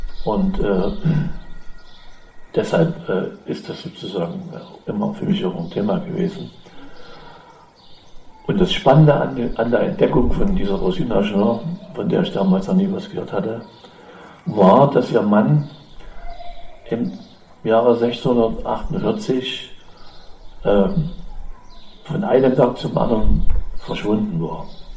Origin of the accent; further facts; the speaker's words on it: Saxony, Germany; Ich komme ja aus dem Erzgebirge